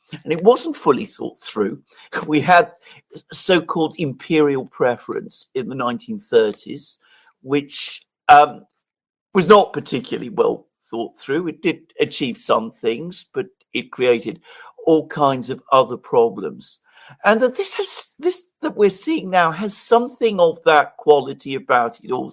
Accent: United Kingdom; I'm just putting this as a British person.

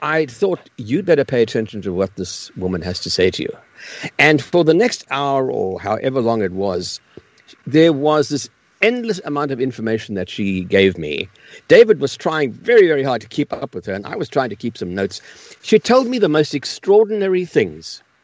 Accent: South Africa; when I was growing up in South Africa, when I was about 7 years old.

